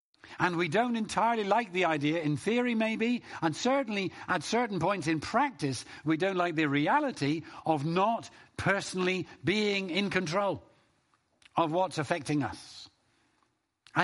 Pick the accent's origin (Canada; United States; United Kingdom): United Kingdom; as British people in our culture, we have a thing, like some other cultures, but not all other cultures, we have a thing about keeping up appearances.